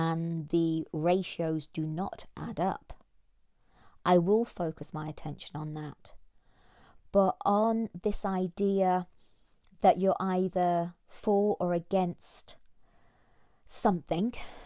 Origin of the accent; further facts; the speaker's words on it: United Kingdom; And the Empire was a great thing. Being British was a great thing.